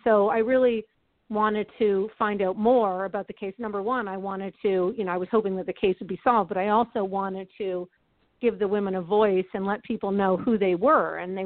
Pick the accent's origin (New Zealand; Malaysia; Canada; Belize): Canada; Ottawa, Ontario; now in Los Angeles, United States; I came from Ottawa, which, you know, there's not very many murders in Ottawa. So when I moved to Los Angeles